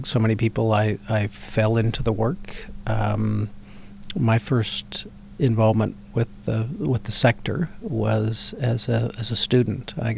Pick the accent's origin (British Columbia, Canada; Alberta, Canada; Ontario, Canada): Ontario, Canada; Hamilton; a relatively privileged kid growing up in Southwest Hamilton.